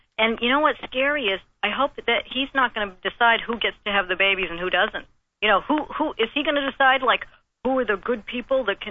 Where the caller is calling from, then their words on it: New Hampshire, United States; Hey, I'm calling from New Hampshire.